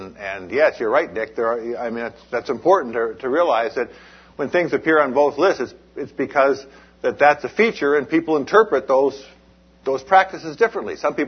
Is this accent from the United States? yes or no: no; British Columbia, Canada; what kind of political community do we, as British Columbians, do we want?